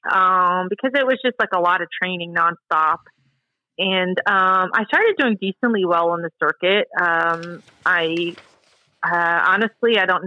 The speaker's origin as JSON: {"language": "English", "region": "Florida", "country": "United States", "said": "I come from Florida where my identity was winning in tennis and like people knew me from tennis, and then I go to Duke and no one really cares or knows you."}